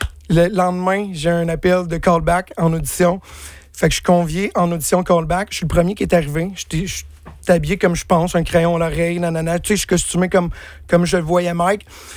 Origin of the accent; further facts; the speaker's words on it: Saint-Jean-sur-Richelieu, Quebec, Canada; J'ai grandi à Saint-Jean-sur-Richelieu. Je suis né là-bas. Je suis toujours resté un peu dans mon petit patelin.